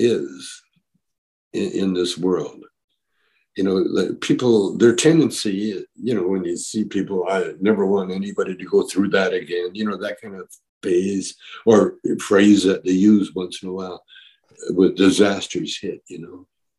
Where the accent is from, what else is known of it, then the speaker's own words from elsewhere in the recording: Calgary, Alberta, Canada; also born or lived in Edmonton; now in Vancouver, Canada; I'm just a guy, you know, from Canada, from Vancouver. Well, Vancouver now, but I grew up kind of in Calgary, Alberta, Canada. And my mother was Scotch-Irish and Native, which I found out later in life, way later in life.